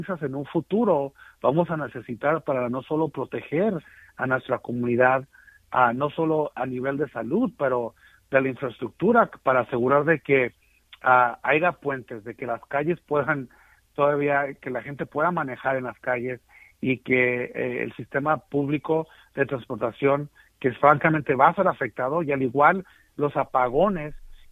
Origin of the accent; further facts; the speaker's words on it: Los Angeles, California, United States; nosotros de que nos criamos en Los Ángeles, que desde niños nos enseñaron a ahorrar agua y ahorrar la energía